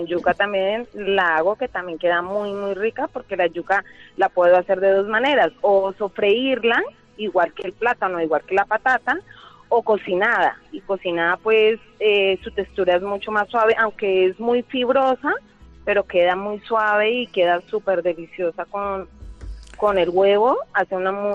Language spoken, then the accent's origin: Spanish; Bogotá, Colombia; Aunque la tortilla, esa tortilla pues se come en cualquier lugar de Colombia, pero yo soy de Bogotá.